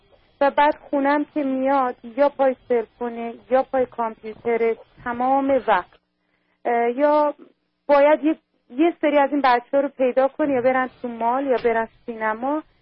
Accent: Iran; من از ایران اومدم، همیشه در ایران برنامه شما رو از ماهواره نگاه می‌کنم.

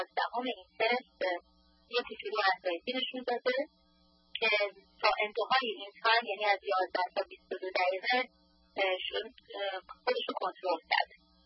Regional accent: Iran; now in United States; حدود 7 سالی که از ایران رو بیرون اومدم و حدود 8 سالی اینجا هستم.

